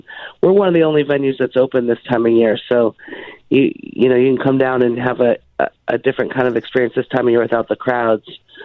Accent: Chicago, Illinois, United States; I mean, for me, growing up in Chicago, when I was a kid and my dad worked right in the Loop

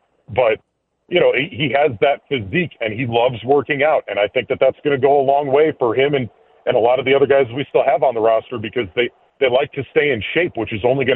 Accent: Pennsylvania, United States; I grew up in Pennsylvania. It's not really the team you root for.

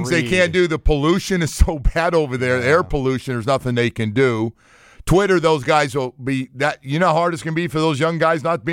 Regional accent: Sacramento, California, United States; I'm from Sacramento, and they're moving out of Northern California

